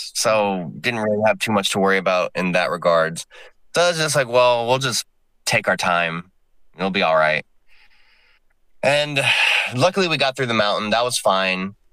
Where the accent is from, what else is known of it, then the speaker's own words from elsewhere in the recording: San Antonio, Texas, United States; I'm from San Antonio, where I'm in South Texas, where nothing ever really happens.